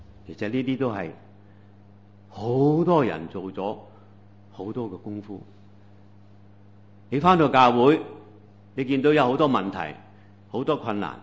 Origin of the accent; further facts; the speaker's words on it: Hong Kong; 我哋系基督徒，我哋系中国人，我哋系香港人